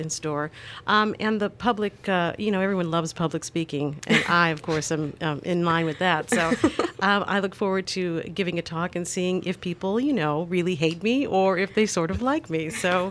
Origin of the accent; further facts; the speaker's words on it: Gary, Indiana, United States; I come from Gary, Indiana, a steelworking family.